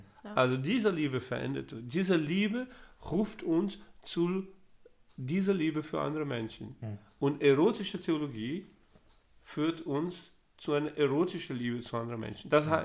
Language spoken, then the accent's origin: German; Brazil; ich komme aus Brasilien